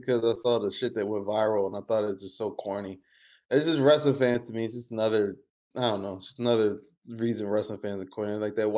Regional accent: Maryland, United States; I'm from Maryland. She looks very much like Dundalk Middle River.

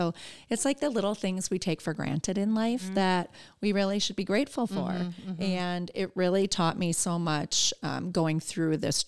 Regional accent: Milwaukee, Wisconsin, United States; now in Rochester, United States; I grew up in the Milwaukee area.

